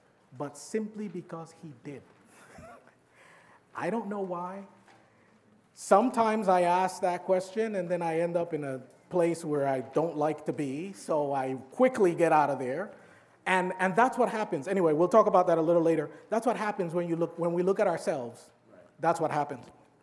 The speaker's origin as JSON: {"language": "English", "town": "New York City", "region": "New York", "country": "United States", "said": "I'm from New York City, and I happen to have a little patch of grass in my house."}